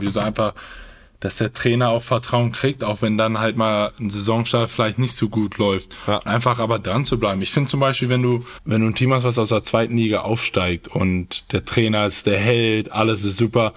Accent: Salzgitter, Lower Saxony, Germany; Ich bin aus Salzgitter, was ungefähr, ich glaube, 30 Minuten von Wolfsburg ist

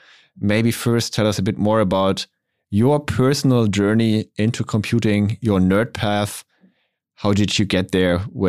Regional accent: Hamburg, Germany; And today I have a guest from my hometown, Hamburg.

